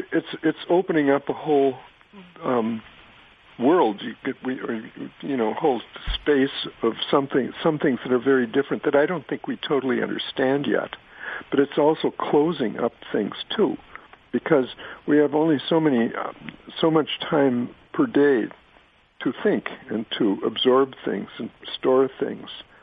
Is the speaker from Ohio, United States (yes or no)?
yes; Cincinnati, Ohio, United States; I'm from Cincinnati, my local newspaper.